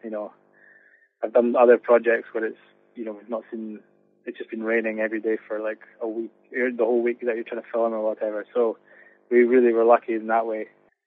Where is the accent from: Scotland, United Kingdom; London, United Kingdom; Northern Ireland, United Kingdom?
Scotland, United Kingdom; Isle of Skye; I'm from the Isle of Skye, so I just sort of focused on riding trials, but just in my local village